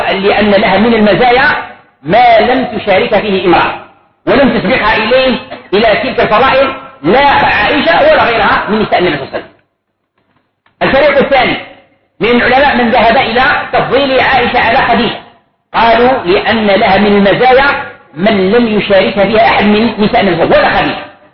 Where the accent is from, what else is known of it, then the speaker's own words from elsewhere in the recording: Algeria; طبق معروف عندنا في الجزائر وفي غير الجزائر